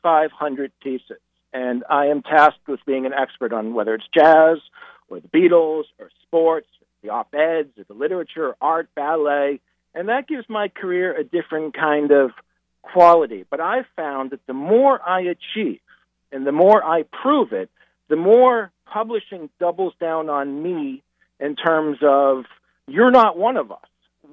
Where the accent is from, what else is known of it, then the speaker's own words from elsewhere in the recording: Boston, Massachusetts, United States; which meant a lot to me as a Bostonian who loves this city